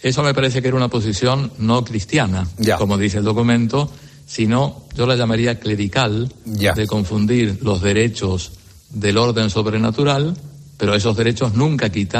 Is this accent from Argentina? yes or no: yes; Argentina; como argentino